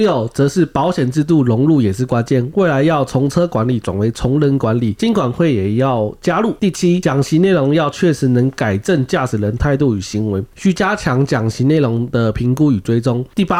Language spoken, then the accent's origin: Chinese; Miaoli County, Taiwan; now in Taipei, Taiwan; 所以像我是苗栗人嘛，我在苗栗骑车的时候